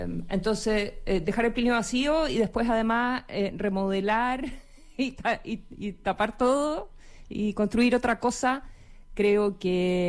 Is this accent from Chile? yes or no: yes; Chile